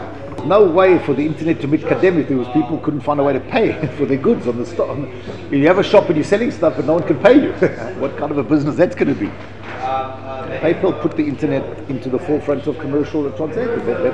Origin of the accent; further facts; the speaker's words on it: Pretoria, Gauteng, South Africa; Elon Musk, he's from my hometown, he's a Pretorian.